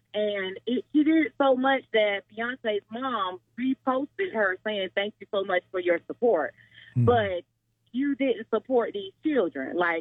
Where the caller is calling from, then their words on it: Orlando, Florida, United States; calling from the beautiful city of Orlando.